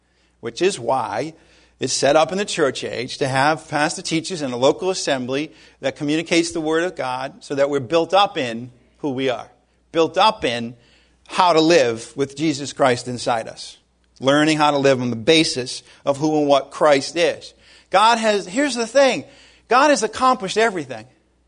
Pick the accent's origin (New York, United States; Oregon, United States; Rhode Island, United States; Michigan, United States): Rhode Island, United States; about the size of my home state, Rhode Island, for 40 years.